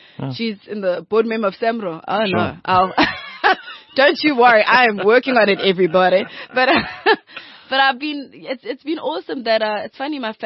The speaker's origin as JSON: {"language": "English", "town": "Durban", "region": "KwaZulu-Natal", "country": "South Africa", "tie": "born or raised there", "said": "I'm from Durban North."}